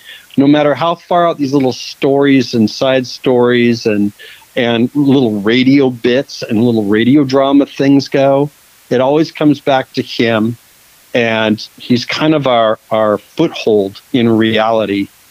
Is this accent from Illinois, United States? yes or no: no; Seattle, Washington, United States; growing up in Seattle and the Western Washington I-5 corridor, we had our Seattle AM station that was KJR Seattle and Channel 95